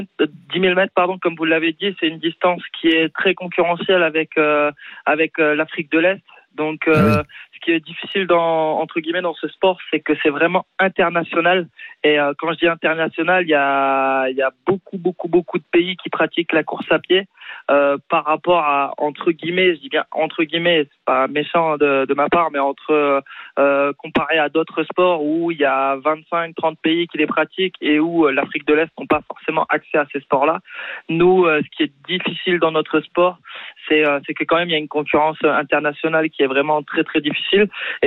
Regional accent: Boulogne, Hauts-de-France, France; je suis né à Boulogne, je suis un pur produit de Boulogne, ça c'est sûr.

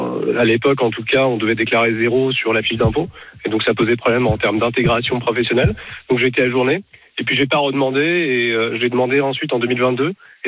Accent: Morocco; moved away as an adult; now in France; je suis arrivé en France en 2004. Donc je suis marocain. Enfin aujourd'hui je suis franco-marocain. Donc je suis arrivé en France en 2004 via un titre de séjour étudiant pour faire des études en école d'ingénieur.

